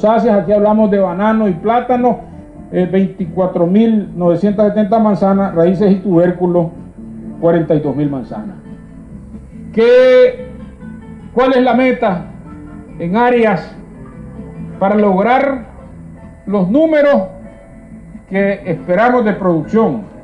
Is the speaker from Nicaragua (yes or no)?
yes; Nicaragua; Somos libres los nicaragüenses de vender nuestros productos a donde querramos y a quien querramos.